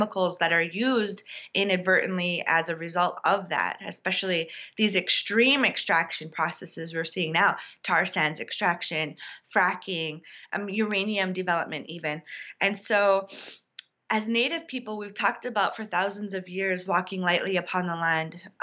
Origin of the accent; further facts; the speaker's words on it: New Town, North Dakota, United States; For example, I'm from Newtown, North Dakota, the Fort Berthold Reservation. You know, I'm a Mandan Hidatsa Rikara woman, and we were farming tribes.